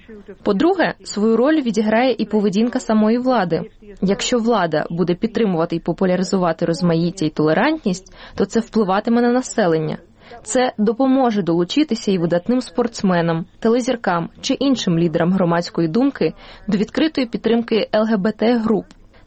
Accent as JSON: {"language": "Ukrainian", "country": "Netherlands", "said": "Я з Нідерландів"}